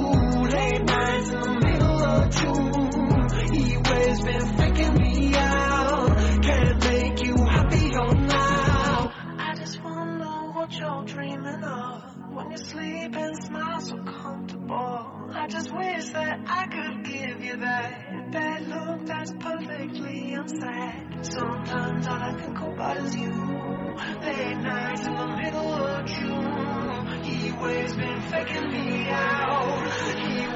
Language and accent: Spanish; Ponferrada, Castile and León, Spain; Yo, en el hospital de mi pueblo, en el hospital de Ponferrada